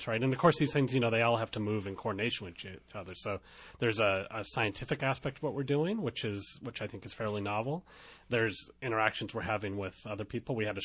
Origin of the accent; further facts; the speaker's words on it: California, United States; now in New York, United States; not having grown up here, I grew up in California and moved here 12 years ago